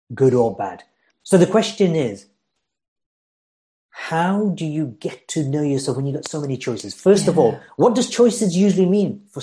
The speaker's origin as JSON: {"language": "English", "town": "Sunderland", "region": "North East England", "country": "United Kingdom", "tie": "born or raised there", "said": "I grew up in Sunderland from the age of 12 to 18."}